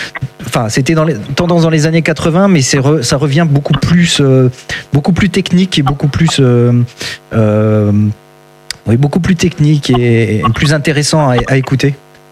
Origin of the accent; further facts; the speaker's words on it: Bruay-la-Buissière, Hauts-de-France, France; Je connais très bien la route. Je suis un ancien Bruésien, donc voilà.